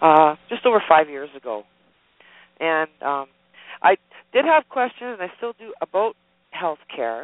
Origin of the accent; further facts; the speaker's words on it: Canada; now in United States; And I came from Canada, so we have the national health care system up there.